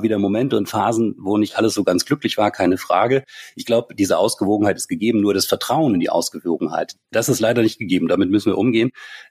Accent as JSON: {"language": "German", "town": "Wolfsburg", "region": "Lower Saxony", "country": "Germany", "said": "ich komme ja aus Wolfsburg"}